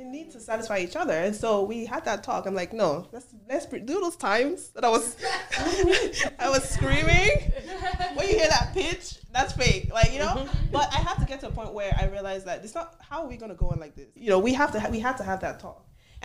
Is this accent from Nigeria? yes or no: yes; Nigeria; I grew up in Nigeria, and whether I like it or not, I feel like, oh, I'm like the modern Nigerians.